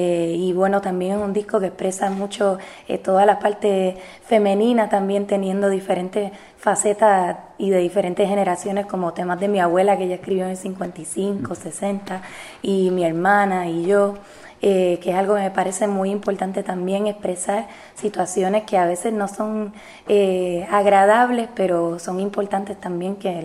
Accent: Puerto Rico; nuestra historia musical como puertorriqueño.

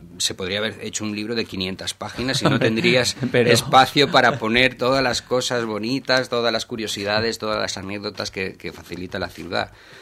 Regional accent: Gandia, Valencian Community, Spain; now in Picanya, Spain; Bueno, soy de Gandía, afincado en Picaña.

